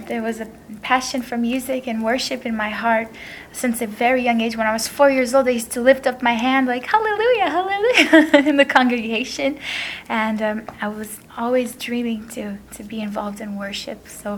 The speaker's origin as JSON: {"language": "English", "country": "United States", "tie": "born there", "said": "I was born in the United States, and so many things we experienced during my childhood."}